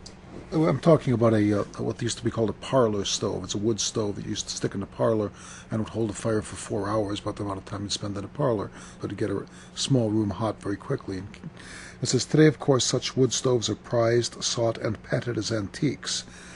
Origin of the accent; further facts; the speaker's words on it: Chicago, Illinois, United States; I'd never seen mountains before. I was from Chicago, and then all of a sudden there's the most beautiful countryside in the world.